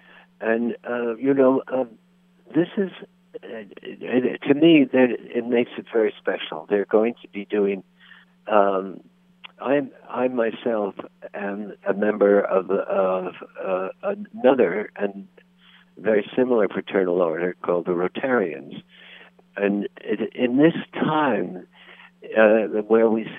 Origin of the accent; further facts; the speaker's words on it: New York City, New York, United States; for me, I grew up in New York City.